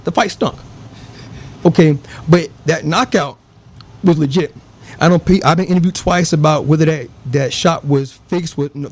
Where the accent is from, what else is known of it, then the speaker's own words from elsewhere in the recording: Tampa, Florida, United States; fast forward 3 years later, I'm in my hometown in Tampa.